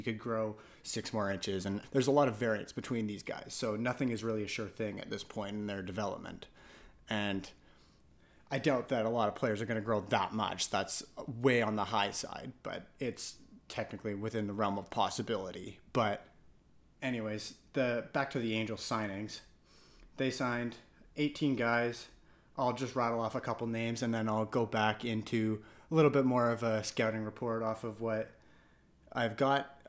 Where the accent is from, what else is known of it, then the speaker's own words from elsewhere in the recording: Canada; I am the host … I'm a longtime Angels fan, and I am also from Canada